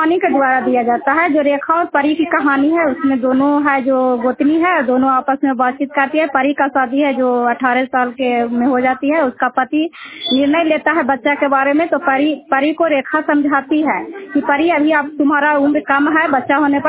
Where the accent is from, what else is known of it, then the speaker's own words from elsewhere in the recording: Jaswantpur, Bihar, India; मैं जसवंतपुर गांव चंडी ब्लॉक की रहने वाली हूँ।